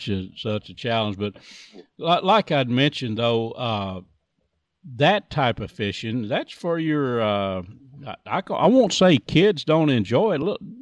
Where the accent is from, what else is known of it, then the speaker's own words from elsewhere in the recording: Texas, United States; Of course, a kid like I was raised up in East Texas, catfishing is what we did.